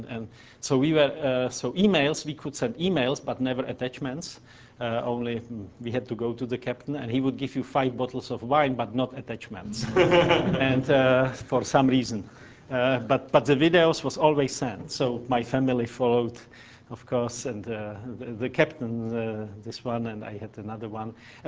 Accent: Czechia; So for Czech Republic, I'm from Czech Republic, we own not a single square meter of an ocean.

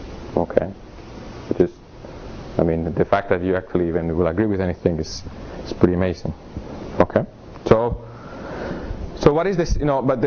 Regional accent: Texas, United States; I mean, I'm from Texas, so I'm allowed to talk about cows.

